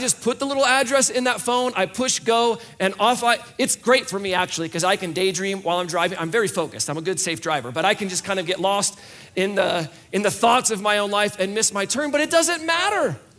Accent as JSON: {"language": "English", "country": "United States", "said": "because we are American. We never surrender."}